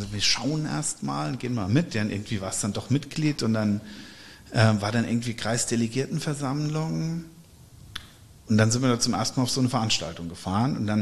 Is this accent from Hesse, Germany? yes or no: yes; Eltville, Hesse, Germany; also born or lived in Wiesbaden; Geboren bin ich in Wiesbaden, was immer nur daran liegt, dass wir in Eltville kein Geburtskrankenhaus hatten. Also ich bin aufgewachsen im Rheingau.